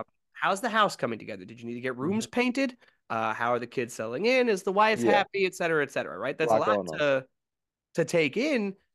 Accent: Philadelphia, Pennsylvania, United States; For those of you that don't know where we're from Philadelphia. We're Phillies fans

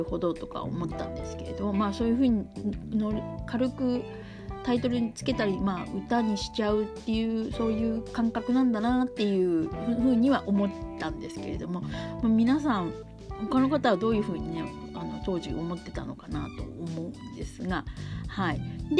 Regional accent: Hiroshima, Japan; でも私、まあ一応広島出身ですから

